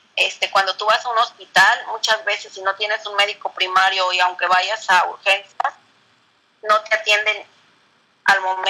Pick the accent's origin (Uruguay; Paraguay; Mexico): Mexico; moved away